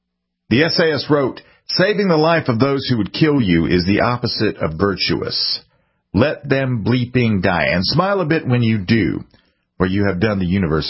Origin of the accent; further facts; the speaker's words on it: South Carolina, United States; I wasn't raised that way, and I was raised in South Carolina.